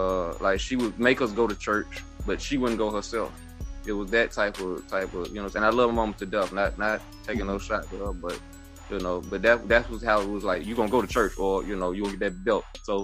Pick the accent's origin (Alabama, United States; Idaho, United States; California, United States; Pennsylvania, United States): Alabama, United States; Birmingham; I'm from College Hills, the west side of Birmingham. Hung out a lot in Smithfield and West End.